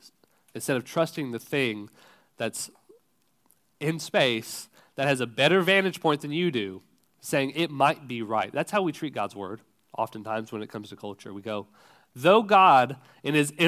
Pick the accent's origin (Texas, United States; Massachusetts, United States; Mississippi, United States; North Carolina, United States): Texas, United States; So growing up in Texas, there are a few watering holes, is what we call them